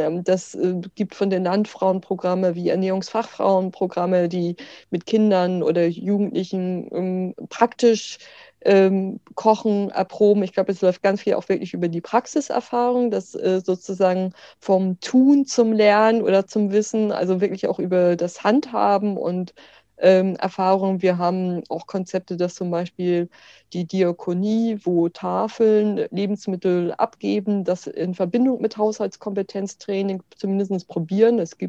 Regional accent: Northern Germany, Germany; ich komme aus Norddeutschland

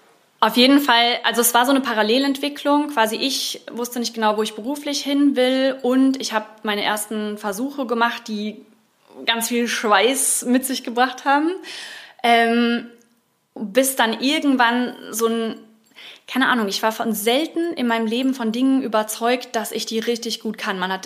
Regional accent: Munich, Bavaria, Germany; Naja, also ich bin groß geworden in der Münchner Vorstadt

